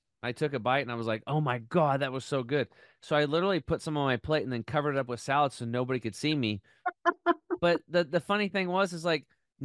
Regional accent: Oregon, United States; I mean, I grew up in Eastern Oregon, redneck, and that's just part of the way it was

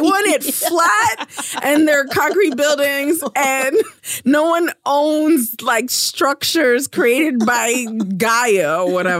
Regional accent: Brooklyn, New York, United States; Yeah, I grew up in Brooklyn.

